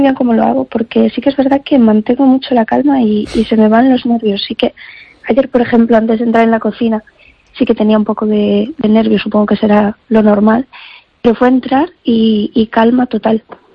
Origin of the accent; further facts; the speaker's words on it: Ponteceso, Galicia, Spain; cuando era pequeña le pedí al alcalde de mi pueblo que nos pusiera clases de cocina para los niños